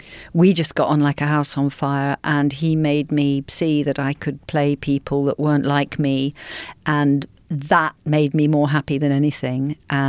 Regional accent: Brighton, South East England, United Kingdom; I grew up in Brighton, which is on the south coast of England.

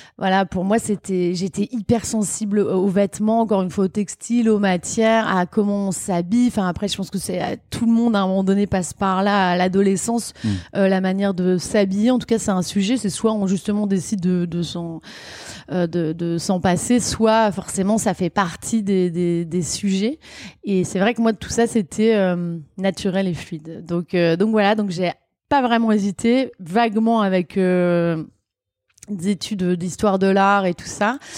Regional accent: Lille, Hauts-de-France, France; je suis issue d'une famille de 5 enfants. J'ai grandi donc à Lille, dans le nord de la France. J'ai grandi avec 3 frères autour de moi

